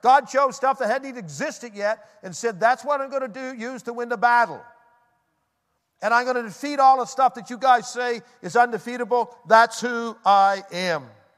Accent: Nova Scotia, Canada; I was born in Nova Scotia, the son of a meat cutter. Lived on a farm with my grandfather's, living on the other side, and my grandmother.

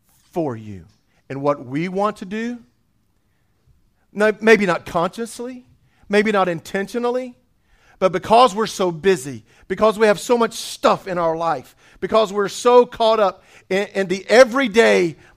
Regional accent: Bible Belt, United States; because we grew up in the Bible Belt, because maybe you've been in church all your life

